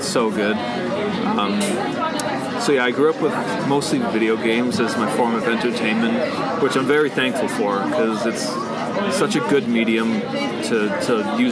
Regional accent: Toronto, Ontario, Canada; So I grew up basically at the border of Scarborough, Markham.

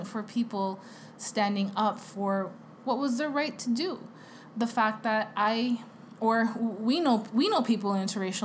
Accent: Canada; There's only so much I can do, A, being Canadian, being all the way up here, and whatnot.

